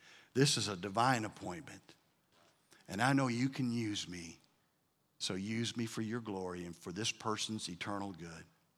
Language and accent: English; Michigan, United States; So I told you I'm from Michigan, right? Y'all know that.